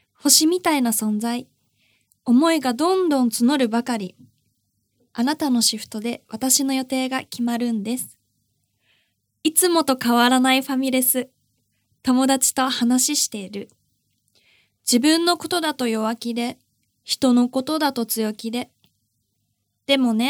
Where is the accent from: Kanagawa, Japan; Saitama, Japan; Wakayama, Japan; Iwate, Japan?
Saitama, Japan; Urawa; 地元の埼玉市、旧浦和市のホールで働いていたことがあって